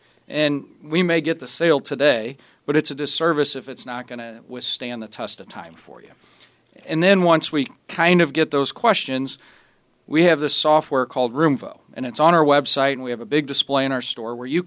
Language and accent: English; St. Louis, Missouri, United States; Yes, we're born and raised in St. Louis, right? Maybe it's bad. We've probably never lived anywhere else